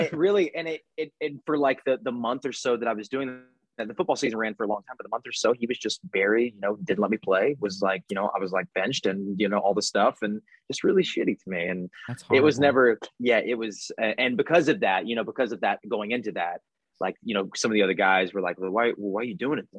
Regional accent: Midwest, United States; growing up in the Midwest.

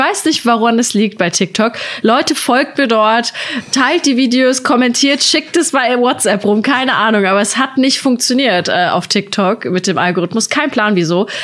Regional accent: North Rhine-Westphalia, Germany; Ich komme ja auch aus dem Sauerland und da kommen ja mit die meisten Weihnachtsbäume, glaube ich, sogar her.

